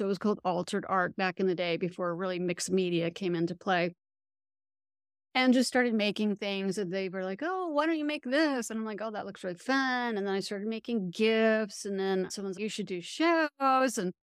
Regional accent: West Coast, United States; And I didn't know anyone. I'm from the West Coast, so I didn't know anyone except for my mother-in-law.

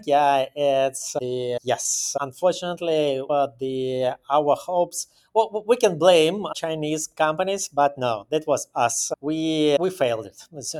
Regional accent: Belarus; Well, I'm from Belarus, and I built several companies back in the post-USSR environment.

